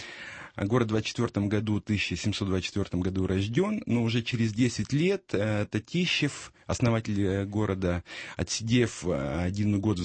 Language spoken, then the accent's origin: Russian; Russia; это я из России.